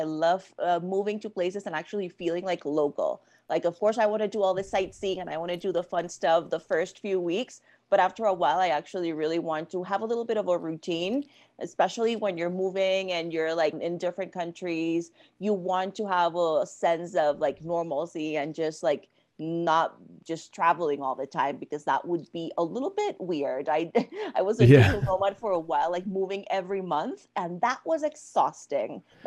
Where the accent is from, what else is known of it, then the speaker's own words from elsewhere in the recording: Panama City, Panamá, Panama; English is a second language; moved away as an adult; now in United States; Yes, I am from Panama City, Panama. I was born and raised there. And then I moved to the US for college.